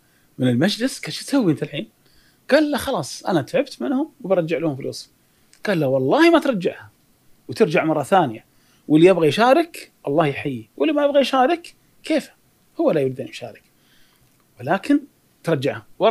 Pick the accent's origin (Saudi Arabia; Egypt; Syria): Saudi Arabia; Al-Ahsa, Eastern Province; الأشياء الجميلة عندنا في الأحساء